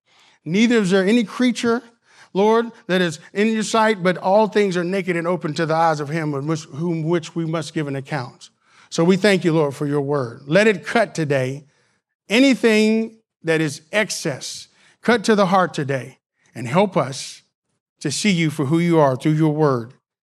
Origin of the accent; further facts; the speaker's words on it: Arkansas, United States; For you guys that don't know, Vanessa is from New Hampshire, and I'm from Arkansas.